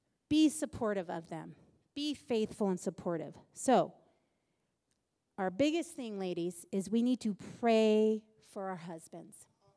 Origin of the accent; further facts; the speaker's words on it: California, United States; now in Utah, United States; I'm from California. I loved the state of California. I wanted to live back in California. We got married and Dane moved me to Utah of all places.